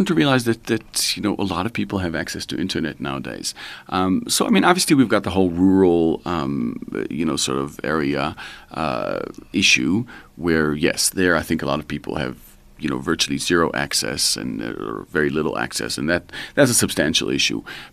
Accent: Israel; moved away as an adult; also born or lived in New York, United States; now in South Africa; So my parents moved here when I was probably 19. So I grew up in Israel, and my parents moved here when I was 19.

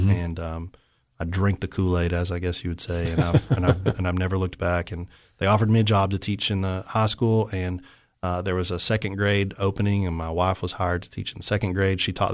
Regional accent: Tennessee, United States; I grew up in East Tennessee. Proud hillbilly from Appalachia.

